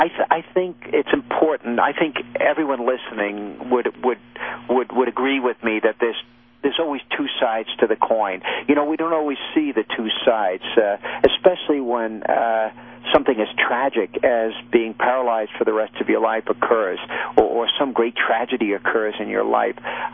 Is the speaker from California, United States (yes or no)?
no; Massapequa, New York, United States; also born or lived in Wisconsin; And I grew up very patriotic on Long Island, in Massapequa, Long Island. I was actually born in the Midwest. I was born in Wisconsin.